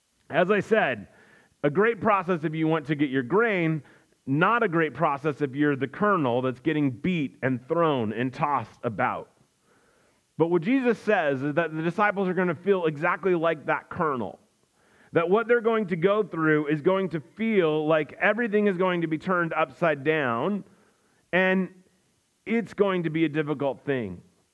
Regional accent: Midwest, United States; I grew up in the Midwest. I knew what a combine was.

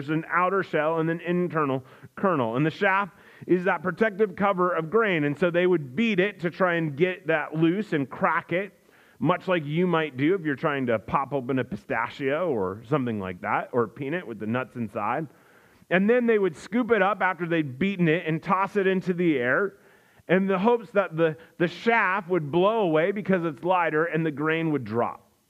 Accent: Midwest, United States; I grew up in the Midwest. I knew what a combine was.

